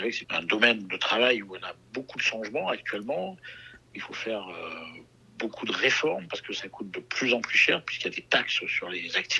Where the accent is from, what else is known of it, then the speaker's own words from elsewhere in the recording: La Roque-Gageac, Nouvelle-Aquitaine, France; also born or lived in Sarlat; je suis maire de La Roque-Gageac, qui est mon village natal. Je suis né à Sarlat. Ma maman a accouché à Sarlat, mais nous sommes d'une famille d'agriculteurs, de fermiers, de métayers, de bateliers.